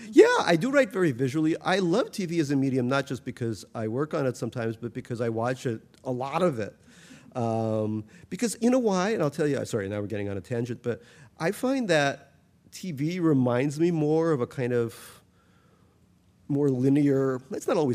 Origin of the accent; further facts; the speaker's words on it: Saint Petersburg, Russia; because that's the one country where people like me, or at least, you know, I'm allowed in. Even though I'm from Leningrad.